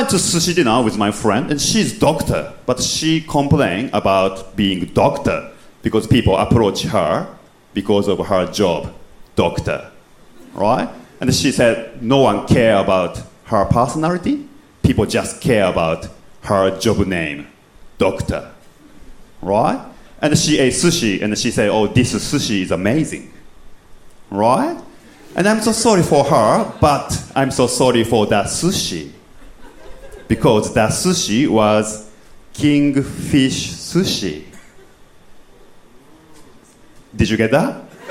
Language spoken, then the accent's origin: English; Japan; English is a second language; I'm sorry, I'm from Japan.